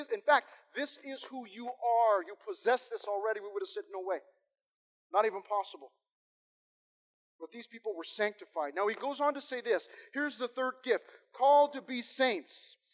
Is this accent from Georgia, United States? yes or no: no; California, United States; Now, we're from SoCal, right? We pronounce things how we want to pronounce these.